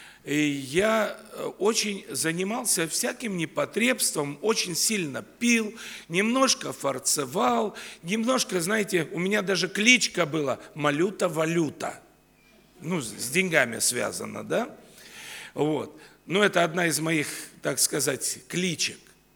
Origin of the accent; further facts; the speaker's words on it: Lithuania; also born or lived in Russia; я вырос в Литве, получил образование, и после этого я свой.